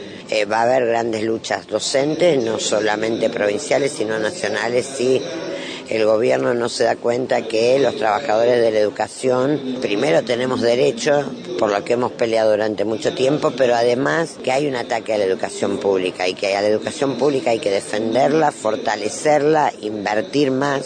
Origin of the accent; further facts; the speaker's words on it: Santa Fe, Argentina; Yo soy santafesina